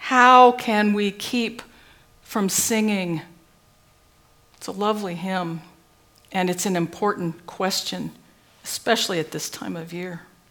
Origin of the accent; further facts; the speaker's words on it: Seattle, Washington, United States; Growing up in Seattle, you become familiar with gloom.